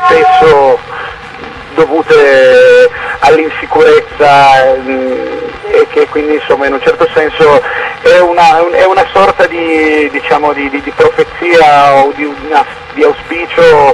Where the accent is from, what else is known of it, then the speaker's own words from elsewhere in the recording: Piedmont, Italy; siamo piemontesi, questo già per dare una collocazione territoriale, quindi veniamo dalle province di Cuneo e Torino, insomma siamo un po' equamente divisi.